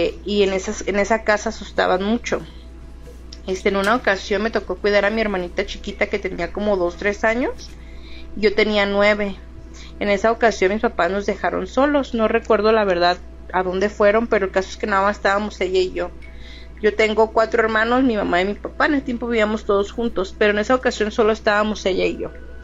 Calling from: Zacatecas, Mexico; Yo soy originaria de Zacatecas y en mi niñez Viví ahí un tiempo.

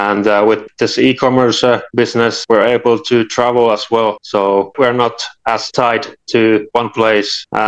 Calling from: Finland; I'm calling in from Finland. It's a small country in Europe.

